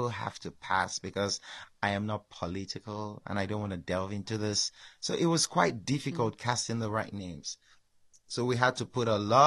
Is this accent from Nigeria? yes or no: yes; Niger Delta, Nigeria; Well, I grew up in the Niger Delta. I know the problems we face in the Niger Delta.